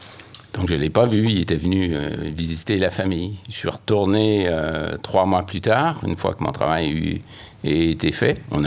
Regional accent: Quebec, Canada; born there; Je suis né au Québec.

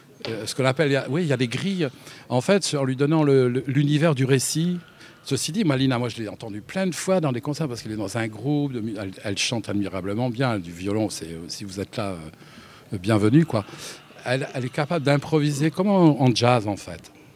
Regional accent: Kabylie, Algeria; J'ai eu la chance de vivre mon enfance donc en Kabylie, c'était dans les années, je suis de 53, voilà, ça te donne une idée de l'âge

